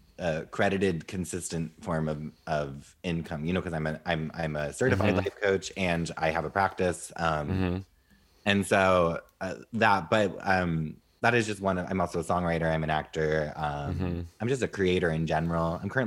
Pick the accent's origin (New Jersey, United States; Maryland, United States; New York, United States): New Jersey, United States; Jersey, dirty Jersey.